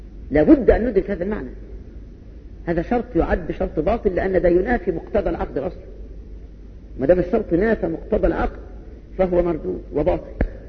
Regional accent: Egypt; ودي مصيبتنا كمصريين او كمسلمين الان

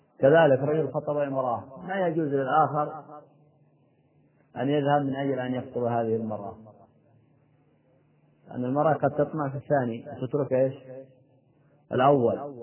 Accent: Yemen; لذلك ما يقال عندنا في اليمن

